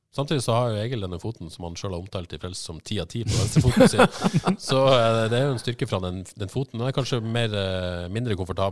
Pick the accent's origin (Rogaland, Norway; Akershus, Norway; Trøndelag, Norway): Rogaland, Norway; Haugesund; men jeg har jo spilt jo litt med Dion I oppveksten på Etafjellbanen I Haugesund.